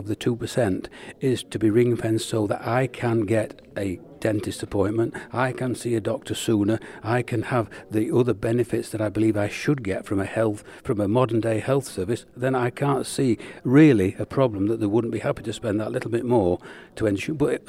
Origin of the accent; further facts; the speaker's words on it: Yorkshire and the Humber, United Kingdom; as a Yorkshireman